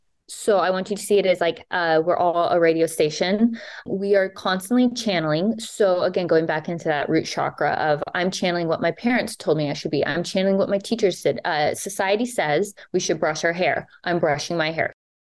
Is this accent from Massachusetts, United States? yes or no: no; Texas, United States; I grew up in Texas where religion was a huge thing.